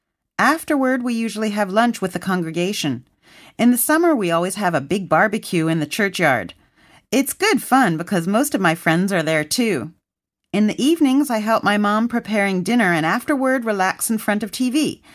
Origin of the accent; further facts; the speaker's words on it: Texas, United States; I'm from Texas. I live in a small town not far from Dallas.